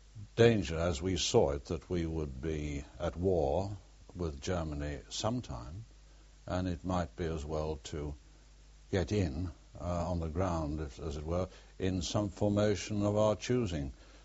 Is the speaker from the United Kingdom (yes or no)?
yes; Liverpool, North West England, United Kingdom; born there; I was born in Liverpool in 1918.